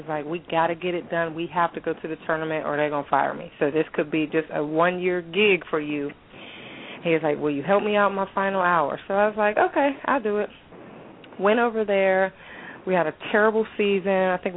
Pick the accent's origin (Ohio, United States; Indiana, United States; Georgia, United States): Ohio, United States; I'm from Ohio. I felt like I could recruit Ohio. It was closer to my parents.